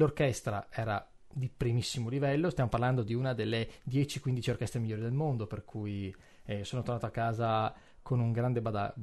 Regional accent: Verona, Veneto, Italy; ho studiato a Verona, per cui sono figlio della mia città, è stata un po' la culla, la mia isola natale, il mio nido leopardiano

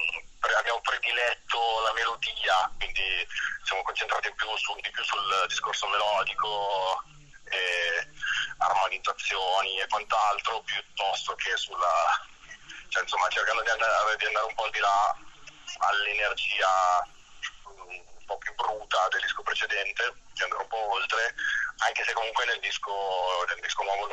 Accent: Cantù, Lombardy, Italy; anche nella nostra città, io per esempio sono di Cantù

